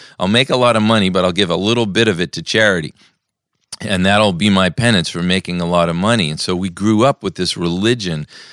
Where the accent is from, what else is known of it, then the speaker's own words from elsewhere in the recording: Massachusetts, United States; You know, you told me you're from Massachusetts. I'm from Massachusetts.